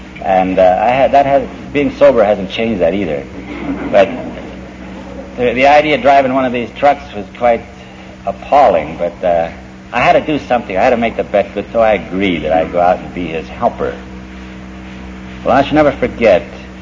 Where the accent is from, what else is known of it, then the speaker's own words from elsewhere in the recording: Florida, United States; I'm from Florida, I'm not one orange, tomato juice this was.